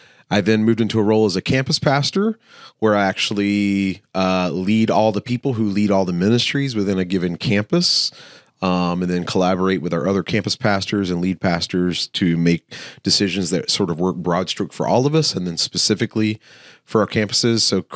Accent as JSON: {"language": "English", "region": "Florida", "country": "United States", "said": "I'm from Central Florida, so very, very populated, lots of tourists."}